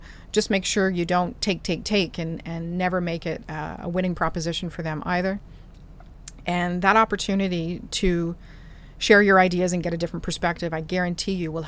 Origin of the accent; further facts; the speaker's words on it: Canada; because I'm Canadian-y.